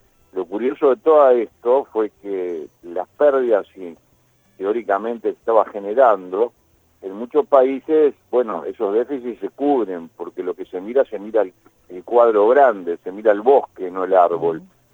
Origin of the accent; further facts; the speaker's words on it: Uruguay; trabajando en una agencia de viajes en la Argentina, por más que soy uruguayo